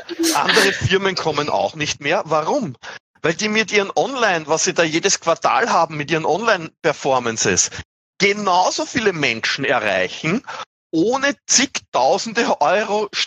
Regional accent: Austria; accent: Austrian; Und dann war aber mein Dialekt zu österreichisch und deswegen wurde es dann nicht veröffentlicht.

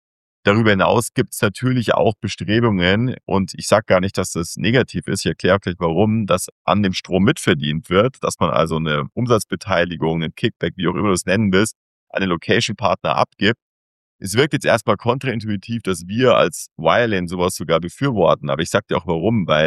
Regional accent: Munich, Bavaria, Germany; meine Heimatstadt München, unsere Heimatstadt München, wo wir mit Wireland auch sitzen.

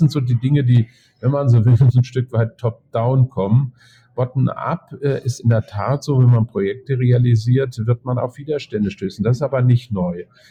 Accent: Hamburg, Germany; Ich bin Hamburger

